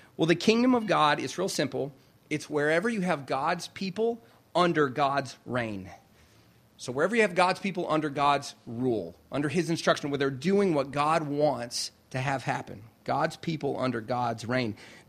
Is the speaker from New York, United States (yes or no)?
no; South Carolina, United States; So I'm from South Carolina.